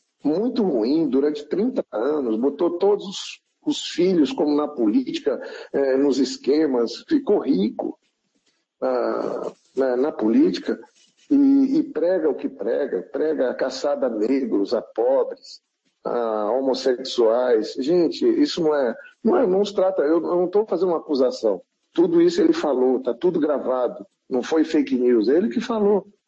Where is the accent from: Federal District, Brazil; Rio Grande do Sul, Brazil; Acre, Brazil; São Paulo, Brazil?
Acre, Brazil; eu tenho fé em Deus de seguir como acriano, como brasileiro, procurando ajudar.